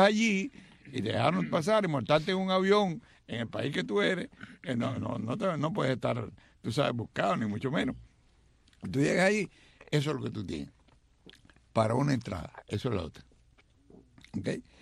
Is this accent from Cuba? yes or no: yes; Cuba; yo soy cubano